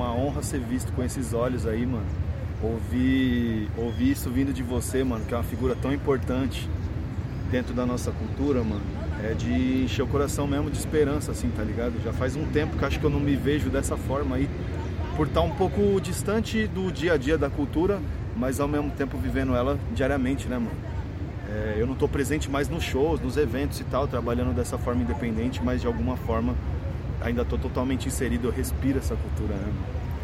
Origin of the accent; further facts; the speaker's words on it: São Paulo, Brazil; born there; Não, eu nasci na Vila Mariana, que é um bairro nobre aqui em São Paulo, aqui do lado, inclusive.